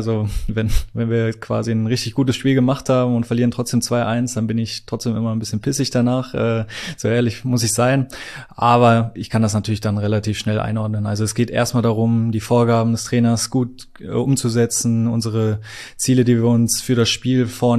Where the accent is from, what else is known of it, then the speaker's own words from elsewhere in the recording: North Rhine-Westphalia, Germany; ich glaube, gerade als Ostwestfale, wo man jetzt nicht so viele Berge gewohnt ist in seinem Leben